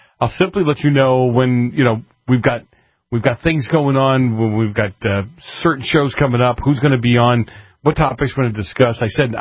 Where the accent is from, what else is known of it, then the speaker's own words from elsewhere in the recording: Boston, Massachusetts, United States; I just mean, you know, I'm from Boston, and Canadians used to come down to New Hampshire in the summertime.